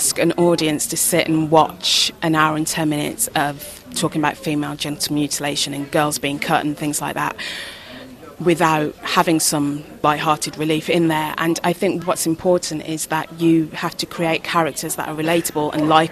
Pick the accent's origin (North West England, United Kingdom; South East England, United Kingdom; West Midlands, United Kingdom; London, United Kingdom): West Midlands, United Kingdom; Birmingham; Yeah, I mean, I'm Caribbean, but I'm also British. You know, when I was very young, having Caribbean food, it was like, oh, I'd prefer Yorkshire puddings. And now ackee and saltfish is one of my favourite foods. And, you know, when my dad cooks it when I go back to Birmingham